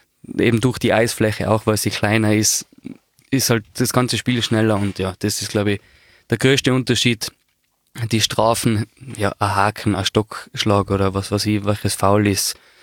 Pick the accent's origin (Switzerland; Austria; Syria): Austria